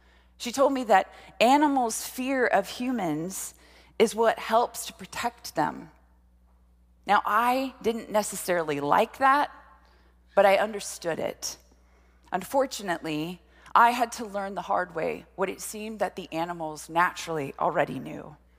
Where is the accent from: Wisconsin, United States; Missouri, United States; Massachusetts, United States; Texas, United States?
Texas, United States; I grew up right here in Central Texas on a lot of land